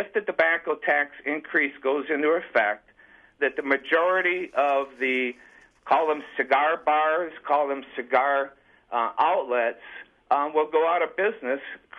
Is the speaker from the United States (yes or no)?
yes; Weyauwega, Wisconsin, United States; Dean, I grew up in Wauwega, Wisconsin